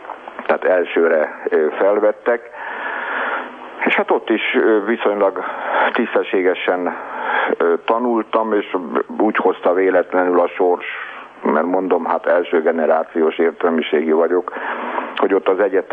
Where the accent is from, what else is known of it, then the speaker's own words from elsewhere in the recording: Budapest, Hungary; Én, ahogy mondani szokták, a pesti flaszteron nőttem fel, itt Angyalföldön, tehát nagyon közel ahhoz a helyhez, ahol beszélgetünk. Elég sokat költöztem a városban